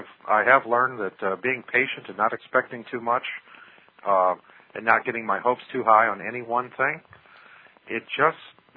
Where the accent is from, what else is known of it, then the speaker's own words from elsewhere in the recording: Indiana, United States; I know I'm from Indiana, but I've got to close out by saying Go Bears.